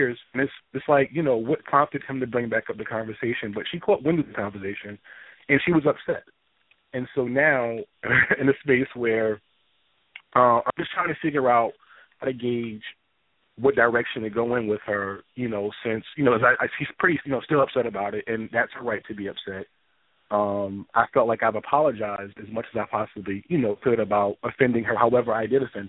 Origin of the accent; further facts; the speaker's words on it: New Jersey, United States; I'm from New Jersey.